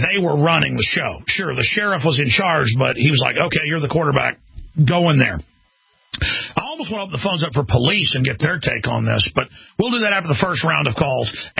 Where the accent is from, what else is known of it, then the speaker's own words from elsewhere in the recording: Rockwall, Texas, United States; I mean, I was exposing police stealing drugs where I grew up in Rockwall, Texas